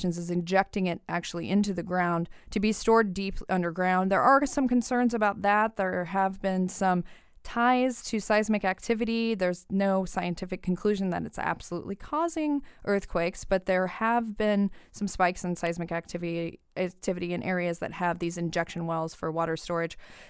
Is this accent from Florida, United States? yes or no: no; Illinois, United States; I grew up in East Central Illinois. There were oil operations near where I grew up as a kid